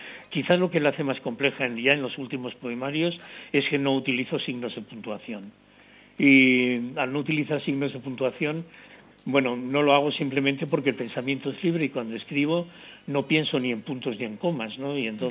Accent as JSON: {"language": "Spanish", "region": "Aragon", "country": "Spain", "said": "Si no pensara en Aragón y en mi tierra y en mi gente, escribiría en castellano, escribiría en francés o en cualquier otra lengua, ¿no?"}